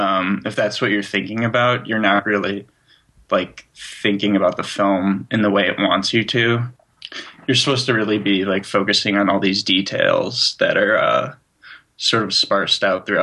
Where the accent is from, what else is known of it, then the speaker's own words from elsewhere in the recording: Chicago, Illinois, United States; Because I just got home for winter break, and I'm from Chicago.